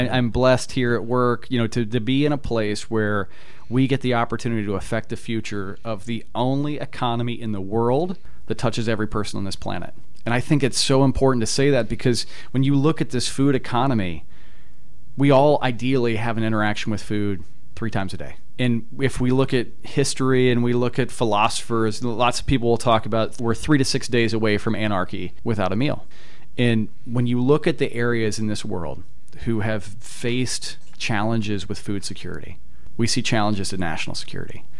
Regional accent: Indiana, United States; So I grew up here in Indiana, spent 5 years on active duty in the Army.

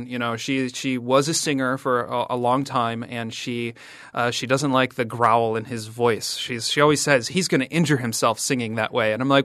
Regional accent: Midwest, United States; And as a kid kind of growing up in the Midwestern suburbs

